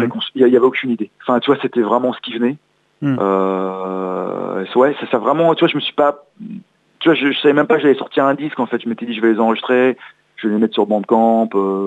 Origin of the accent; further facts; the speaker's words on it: Los Angeles, California, United States; parce que moi j'ai grandi à Los Angeles